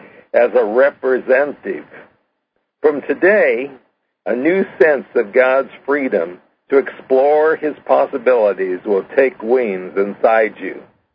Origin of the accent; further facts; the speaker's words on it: Washington, United States; people I was from Washington. They'd always think it's Washington, D.C., but there is a place on the other side of the country called Washington State. And we come from the Yakima Indian Reservation.